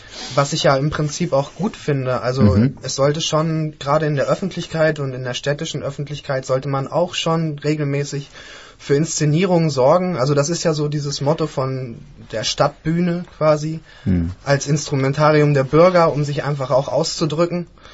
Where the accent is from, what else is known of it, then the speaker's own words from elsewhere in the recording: Hesse, Germany; Das kann sein, aber ich komme trotzdem aus Nordhessen.